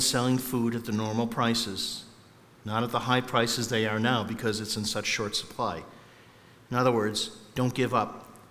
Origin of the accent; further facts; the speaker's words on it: Meriden, Connecticut, United States; I remember growing up in Center Church in Meriden, and Sunday school was full